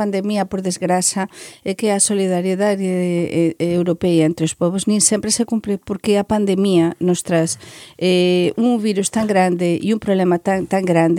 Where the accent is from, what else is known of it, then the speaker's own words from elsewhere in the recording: Spain; Portuguese is a second language; Isso, pois, para mim como espanhola não foi fácil